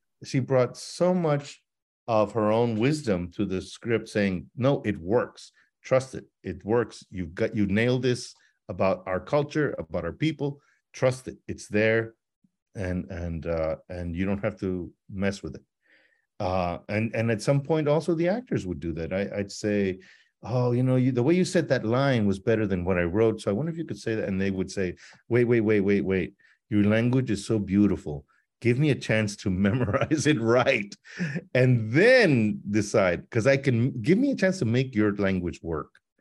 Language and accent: English; El Paso, Texas, United States; born or raised there